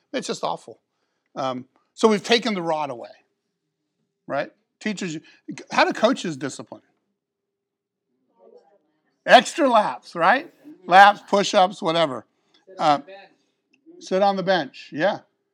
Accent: Clearwater, Florida, United States; When I was in high school, I grew up in Clearwater, so we had guns in the back of the trucks. That was normal. That was in Clearwater.

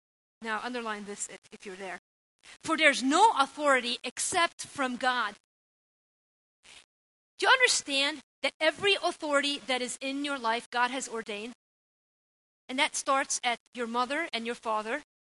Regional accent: Lebanon; coming from the Middle East. See, we have a parliament where I grew up in Lebanon

